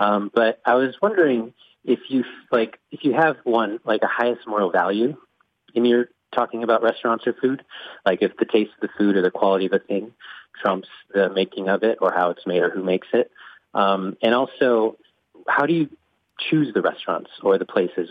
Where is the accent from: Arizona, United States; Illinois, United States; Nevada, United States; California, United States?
California, United States; Los Angeles; I'm from Los Angeles, also lived there a bunch of the time of my life.